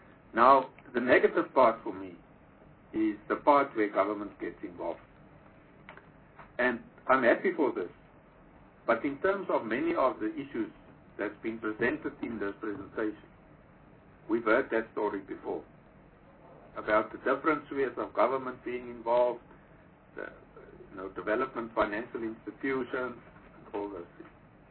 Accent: Northern Cape, South Africa; Now, I'm from the Northern Cape.

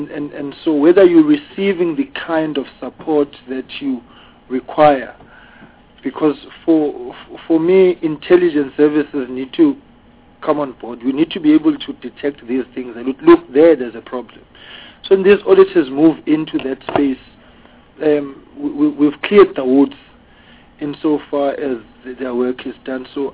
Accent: KwaZulu-Natal, South Africa; I am from South Coast KZN, and I'm now part of Durban because of the new demarcations. I was in Ugu, then I woke up, I'm now a metro boy.

